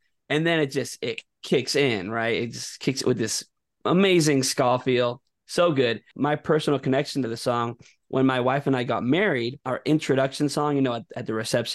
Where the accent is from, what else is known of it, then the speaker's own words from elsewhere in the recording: Miami, Florida, United States; I grew up in Miami playing in punk rock bands in Miami